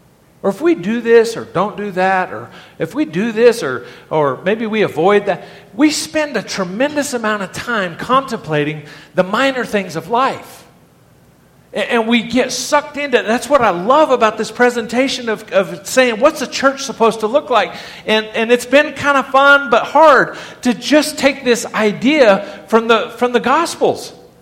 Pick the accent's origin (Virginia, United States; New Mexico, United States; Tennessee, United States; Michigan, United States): New Mexico, United States; years ago, I grew up in New Mexico, back when UNM basketball program was good.